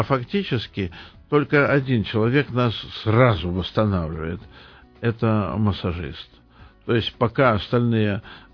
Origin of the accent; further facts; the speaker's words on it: Saint Petersburg, Russia; Но, конечно, я ленинградец